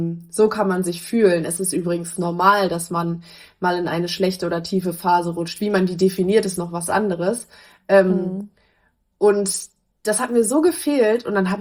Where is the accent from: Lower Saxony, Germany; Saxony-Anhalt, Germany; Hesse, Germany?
Lower Saxony, Germany; Lingen; born there; Also ich bin tatsächlich in Lingen geboren. Meine Mama kommt aus Lingen und mein Papa kommt aus Meppen.